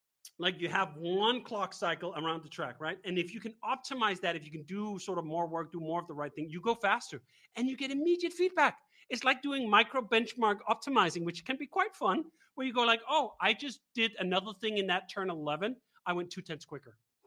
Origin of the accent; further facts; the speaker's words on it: Copenhagen, Capital Region of Denmark, Denmark; I grew up in Copenhagen, Denmark.